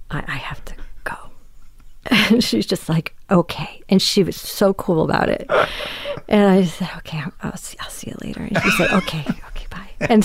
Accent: California, United States; I mean, I'm from California.

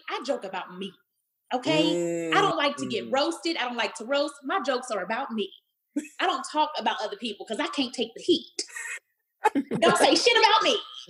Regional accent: Dallas, Texas, United States; I grew up in Pleasant Grove, the hood of Dallas, Texas. My granny is still there.

